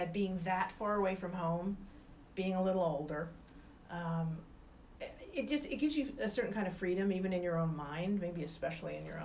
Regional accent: Chillicothe, Ohio, United States; I was born in Ohio, southern Ohio. We lived in a little town called Chillicothe, which was too small to have a hospital, so I was born in Waverly.

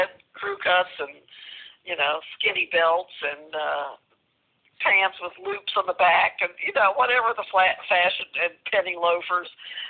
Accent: the South, United States; growing up in the South, you the big thing was to be a lady and to be a proper young lady

